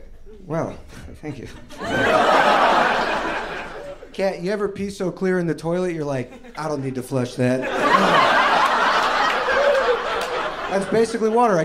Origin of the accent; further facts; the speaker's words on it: Georgia, United States; moved away as an adult; I'm from Georgia. I used to be a sweet southern boy. You know, I lived here 6 years.